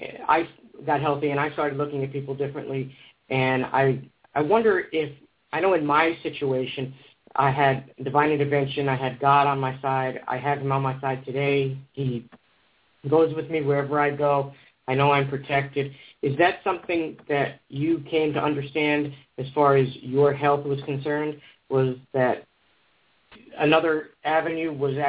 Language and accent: English; New Jersey, United States; also born or lived in New York; now in Seattle, United States; Because I grew up in New Jersey, moved to Seattle after 3 years of being in Seattle, 6 years being in Seattle, I moved back to New York.